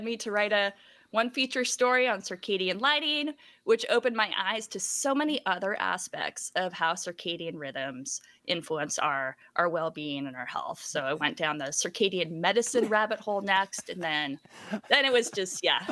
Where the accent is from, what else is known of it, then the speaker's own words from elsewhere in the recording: Seattle, Washington, United States; But I'd moved back to Seattle and I had visited this locker room of the Seattle Mariners, my hometown baseball team